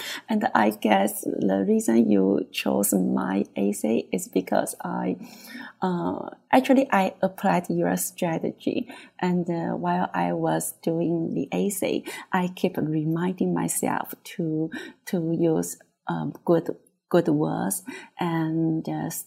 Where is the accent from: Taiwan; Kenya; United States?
Taiwan; I'm from Taiwan.